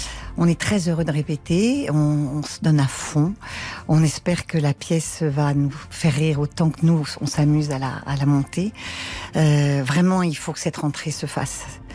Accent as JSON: {"language": "French", "town": "Nice", "region": "Provence-Alpes-Côte d'Azur", "country": "France", "tie": "born or raised there", "said": "j'ai 8 ans, je suis comédienne, scénariste, réalisatrice. J'ai vu le jour dans les Hautes-Alpes, j'ai passé mon enfance à Nice, où est né mon amour pour la mer Méditerranée et le mimosa."}